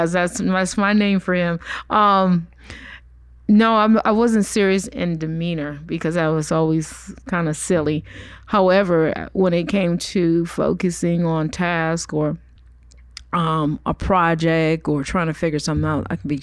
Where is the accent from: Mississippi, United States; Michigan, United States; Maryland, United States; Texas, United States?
Maryland, United States; Baltimore; Oh, I grew up here in Baltimore, Maryland.